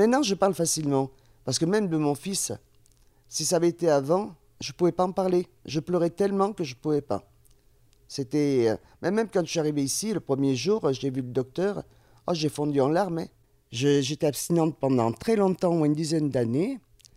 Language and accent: French; the Midi, France; born there; now in Savoie, France; Moi, je suis né dans le Midi. J'habite en Savoie actuellement.